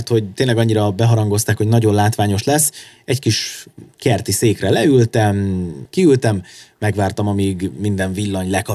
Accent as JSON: {"language": "Hungarian", "country": "Hungary", "said": "megpróbálta megtippelni, hogy románok vagyunk, vagy szerbek, és mondtuk, hogy magyarok"}